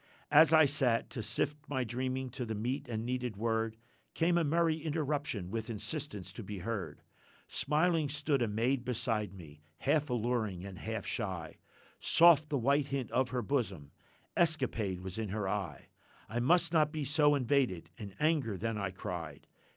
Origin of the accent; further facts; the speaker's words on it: Philadelphia, Pennsylvania, United States; he writes this paean to my hometown in Philadelphia.